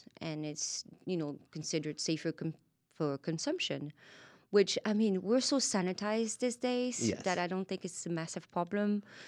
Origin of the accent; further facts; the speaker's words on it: Le Havre, Normandy, France; I grew up in Le Havre. And this is the second biggest port of France. It's in Normandy, or Normandy, and, as people know it.